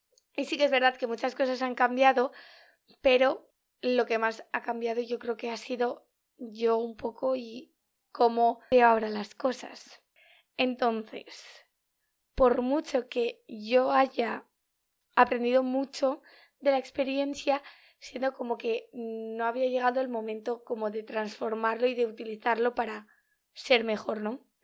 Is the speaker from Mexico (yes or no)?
no; Bilbao, Basque Country, Spain; es que además yo soy de Bilbao, ¿sabes?